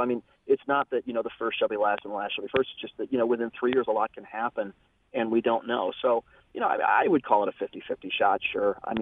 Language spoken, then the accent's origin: English; Cleveland, Ohio, United States; When I was about 9 years old, unfortunately. I grew up in Cleveland